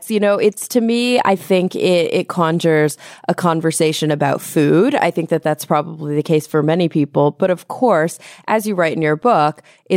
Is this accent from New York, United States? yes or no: no; Texas, United States; You know, it's interesting because when I think of mesquite, being somebody from who was born and raised in Texas, I immediately go to, you know, smoky barbecue.